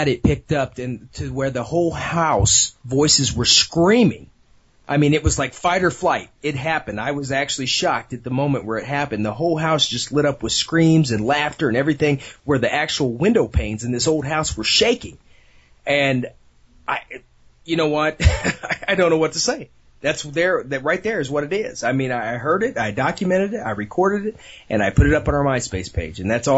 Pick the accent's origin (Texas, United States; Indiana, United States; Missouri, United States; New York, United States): Indiana, United States; Indianapolis; So I said, well, heck, that's in my backyard because I'm from Indianapolis.